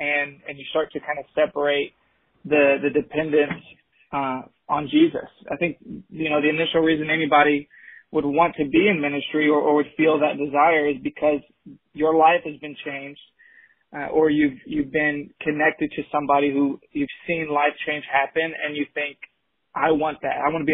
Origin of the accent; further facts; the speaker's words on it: Dallas, Texas, United States; I live in the Dallas area. That's where I'm from. Grew up here in Dallas.